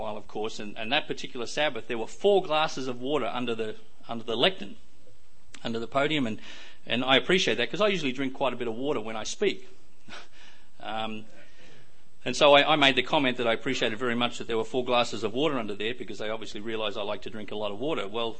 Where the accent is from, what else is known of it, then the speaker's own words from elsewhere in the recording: Australia; accent: Australian; I would like to say that obviously I'm Australian. For those of you who do have difficulty with understanding my accent